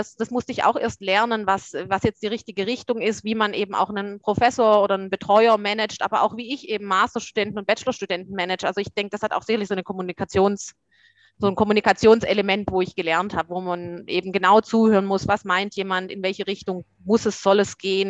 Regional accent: Southern Germany, Germany; Ja, ich bin, wie man vielleicht an meinem Dialekt hört, ja aus Süddeutschland und bin der Schweiz schon immer sehr verbunden. Meine Oma kommt vom Bodensee und als Kind war ich eben auch schon oft in der Schweiz.

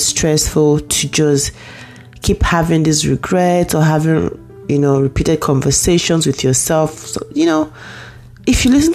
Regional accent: Nigeria; it comes from being Nigerian.

